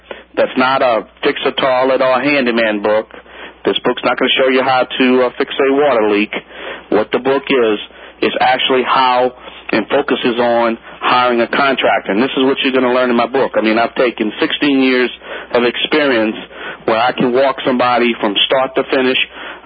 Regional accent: Louisiana, United States; I'm the Cajun contractor here

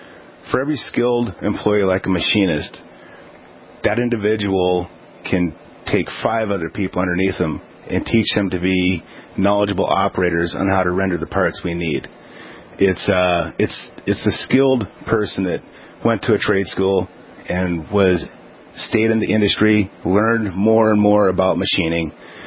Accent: California, United States; moved away as an adult; also born or lived in North Dakota; Originally, I came from Southern California, and the U.S. Air Force took me to Minot as my first station. So ever since then, I've traveled with the Air Force all over the world, but I came back to North Dakota.

